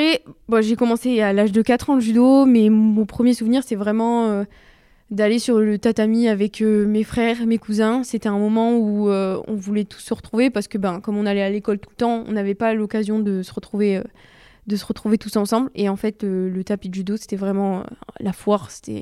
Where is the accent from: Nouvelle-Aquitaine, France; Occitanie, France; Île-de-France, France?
Occitanie, France; Moi je viens du Gard et en gros, c'est un peu une histoire de famille